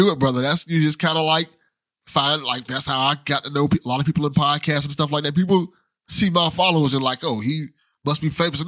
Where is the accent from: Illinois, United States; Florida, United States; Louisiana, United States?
Florida, United States; Miami; I grew up in the hood. I grew up in Miami, and in Miami, you got like, you know, I grew up in Liberty City. That's a straight up hood.